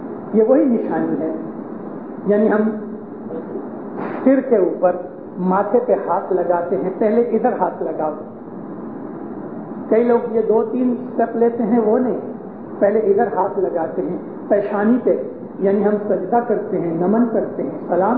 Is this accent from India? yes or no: yes; Amritsar, Punjab, India; ہمارے پنجاب میں, میں امرتسر کا رہنے والا ہوں